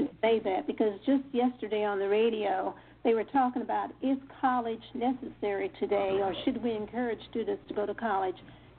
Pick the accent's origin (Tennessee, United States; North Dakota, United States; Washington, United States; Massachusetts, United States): Tennessee, United States; I attended a segregated school. I'm from Tennessee, so I had to pass up all those other schools to get to my school.